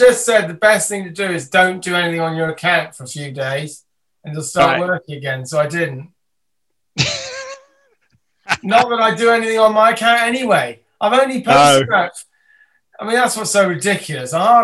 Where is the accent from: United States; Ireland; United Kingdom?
United Kingdom; Wales; I already do mindfulness, of course. I'm Welsh.